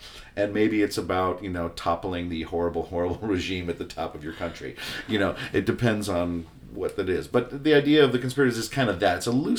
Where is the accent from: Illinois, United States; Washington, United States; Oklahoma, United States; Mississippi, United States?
Illinois, United States; Evanston; I grew up in Evanston. So even longer than that, really, in the area. I went to school in L.A. and then came back here.